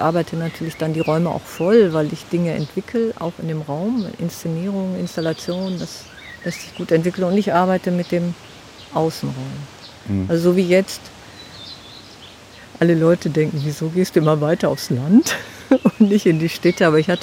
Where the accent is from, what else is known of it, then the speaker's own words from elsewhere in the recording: Ulsnis, Schleswig-Holstein, Germany; Nein, aufgewachsen bin ich in Ulsnis.